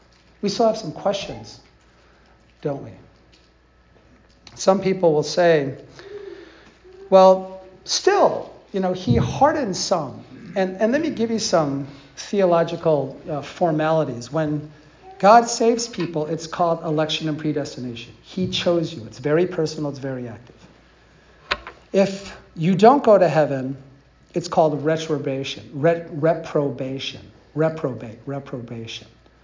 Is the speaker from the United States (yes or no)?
yes; California, United States; I'm from California, right? And I've got to tell you that California is a great example of this because it's thrashed.